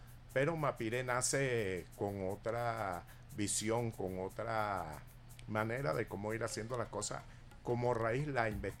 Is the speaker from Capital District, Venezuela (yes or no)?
yes; Caracas, Capital District, Venezuela; Yo soy de aquí, de Caracas.